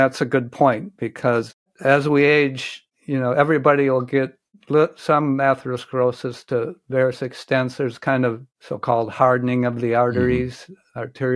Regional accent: Rochester, Minnesota, United States; I'm from Rochester, Minnesota. I went to Mayo High School.

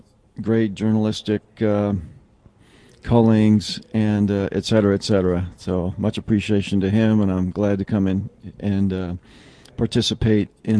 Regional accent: Fort Collins, Colorado, United States; I'm from Fort Collins, Colorado

